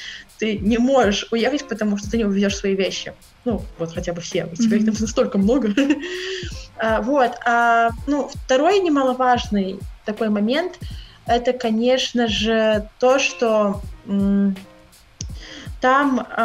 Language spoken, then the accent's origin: Russian; Ventspils, Courland, Latvia; это было в моем родном городе Венспилсе